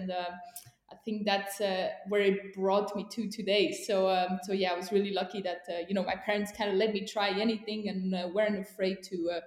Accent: Switzerland; also born or lived in Thun; I didn't spend that much time in Thun, only 2 years, and then we moved to the French part of Switzerland.

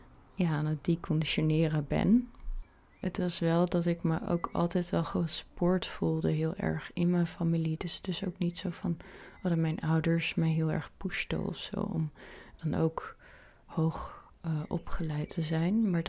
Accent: Amsterdam, North Holland, Netherlands; ik kom dus uit Amsterdam. En uit wel een familie, gezin die heel hoog opgeleid is.

